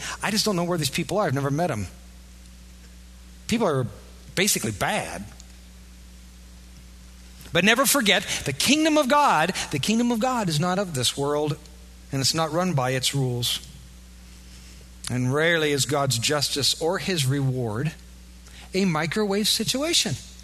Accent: Iowa, United States; Now, if you're not aware of this, and I am because I'm from Iowa, y'all know that there's a corn cam down there?

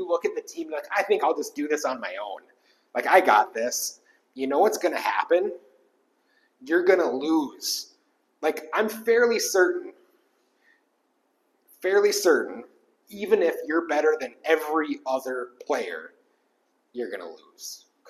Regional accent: Wisconsin, United States; I'm from Wisconsin, which means if I'm going to use a sport analogy, I want to use American football.

